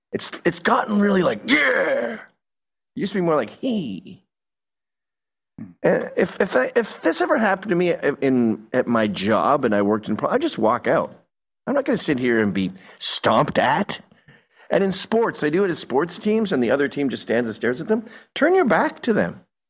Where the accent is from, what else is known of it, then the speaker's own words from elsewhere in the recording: England, United Kingdom; born there; also born or lived in China / Taiwan / Singapore / Australia; Here's what I've lived all over the world. China, I was born in England. My parents are Scottish. We used to go back there every year. Taiwan, Singapore, Australia. And I've been all over Europe.